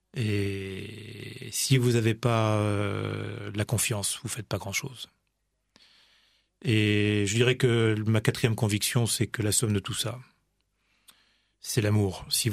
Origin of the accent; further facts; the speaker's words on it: France; je reste toujours de France. Et je me battrai pour ce pays.